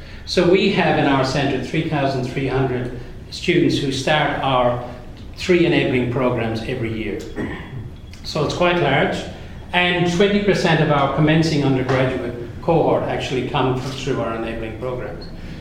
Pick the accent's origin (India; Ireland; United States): Ireland; everybody loves, because I'm Irish, that I'm in the Elf Centre